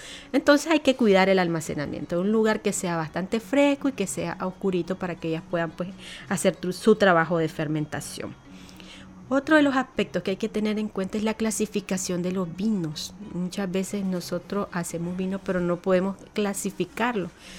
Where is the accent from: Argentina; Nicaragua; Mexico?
Nicaragua; muchas veces, como Nica, decimos, vamos a consumir el famoso roncito que no puede faltar en la mesa navideña